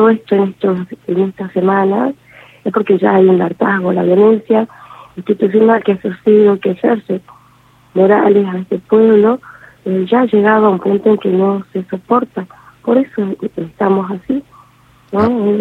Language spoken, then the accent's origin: Spanish; Argentina; somos también argentinos, somos ciudadanos argentinos